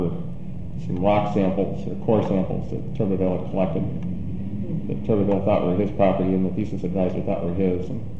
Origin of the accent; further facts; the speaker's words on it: Kansas, United States; also born or lived in Kenosha, Wisconsin; Well, I was born in Kenosha, Wisconsin, but my parents lived in Illinois at the time and moved to Kansas 3 months later